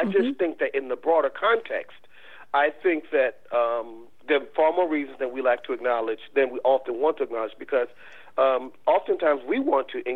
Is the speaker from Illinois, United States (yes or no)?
yes; Chicago, Illinois, United States; I grew up in Chicago, and I could count the number of present fathers in the three-block radius on one hand.